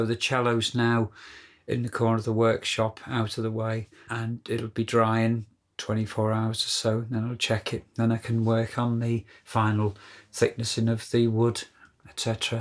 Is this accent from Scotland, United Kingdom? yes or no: no; North West England, United Kingdom; And it's red, and I'm a Scouser, so that's very good, isn't it, really? Yeah, I mentioned also I learned my music around Merseyside.